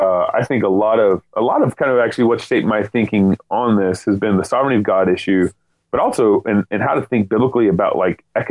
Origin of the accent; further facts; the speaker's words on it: Tyler, Texas, United States; I grew up in Tyler, or at one point I lived in Tyler, Texas.